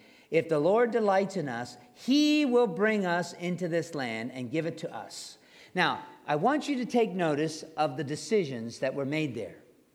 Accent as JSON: {"language": "English", "town": "Baltimore", "region": "Maryland", "country": "United States", "tie": "born or raised there", "said": "I think of I-95, because that's where I grew up in Baltimore, and 95 was near us."}